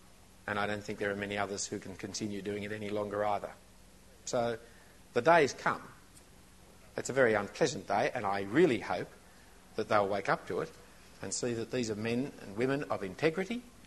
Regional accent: Australia; being Australian, of course, it can't be any good.

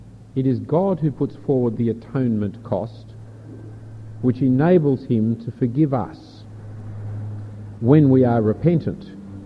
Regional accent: Australia; As an Australian citizen, it is an appalling thing. It is destructive of our society. But I'm a citizen of the kingdom of heaven, first and foremost, and my Australian citizenship is relatively unimportant.

